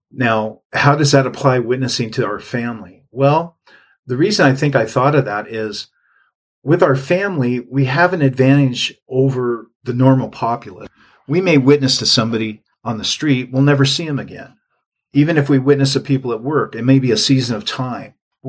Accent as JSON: {"language": "English", "town": "Seattle", "region": "Washington", "country": "United States", "tie": "born or raised there", "lives_now": "California, United States", "said": "Several years ago, I went back to my hometown in Seattle area, and I had an opportunity to spend time with my family."}